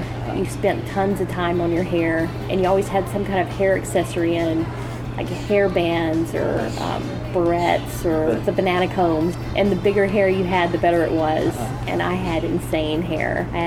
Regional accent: Lubbock, Texas, United States; I grew up in Lubbock, Texas, which is like 100 degrees in the shade, and it's really sandy.

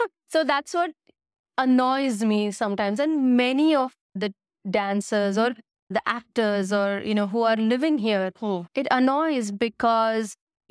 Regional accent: Pune, Maharashtra, India; moved away as an adult; So for example, if I come from Maharashtra, Pune

